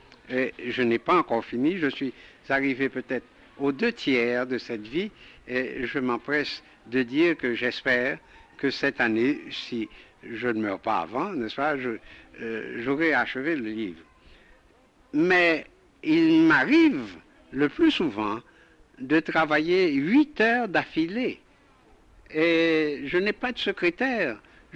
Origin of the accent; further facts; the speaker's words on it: Grande-Rivière-du-Nord, Nord, Haiti; born there; je suis né à la Grande Rivière du Nord, au pied des Cormiers.